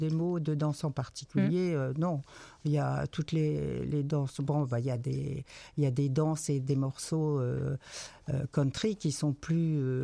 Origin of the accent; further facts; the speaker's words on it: south of France, France; now in Corrèze, France; Eh bien, il faut dire que moi, je viens du Sud et j'étais déjà dans un club country depuis un moment.